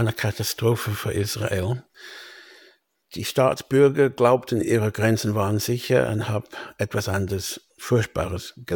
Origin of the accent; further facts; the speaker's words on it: England, United Kingdom; German is a second language; ich bin ein Engländer und ein Jude in Nachkriegseuropa.